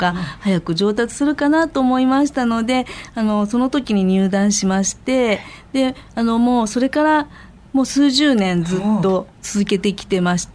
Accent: Seto, Aichi, Japan; 私瀬戸で育っておりますので、うん、南山中学校の時から、はい、ずっと。

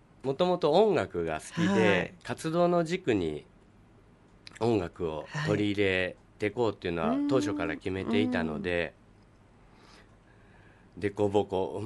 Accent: Kasugai, Aichi, Japan; そこを辞めた後地元に戻ってきて

